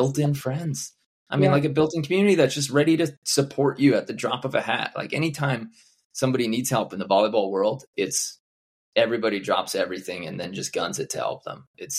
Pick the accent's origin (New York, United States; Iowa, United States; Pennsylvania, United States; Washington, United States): New York, United States; Long Beach; So I'm hoping we get a lot more people to share in my hometown out there, which is going to be Long Beach, New York, May 31st to June 2nd.